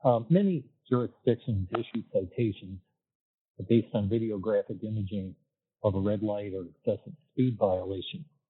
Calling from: Florida, United States; I'm calling from Florida.

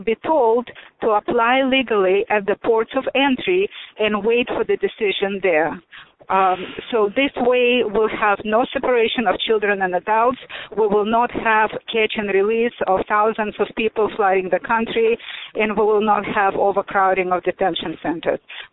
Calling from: California, United States; Hi, I'm calling from California.

